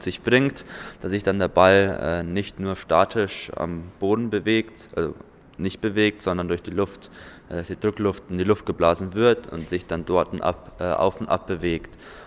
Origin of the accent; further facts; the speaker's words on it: Vilshofen, Bavaria, Germany; ich komme aus Vilshofen und bin mit Maristengymnasium Fürstenzell hier